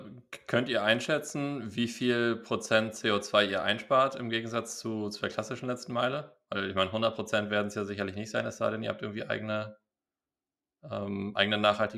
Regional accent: Bremen, Germany; Für mich wäre Bremen natürlich sehr attraktiv als Bremer

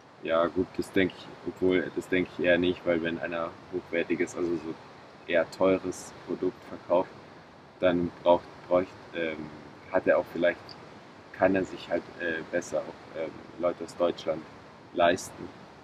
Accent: Ticino, Switzerland; das kenne ich auch persönlich aus dem Tessin, wo ich herkomme

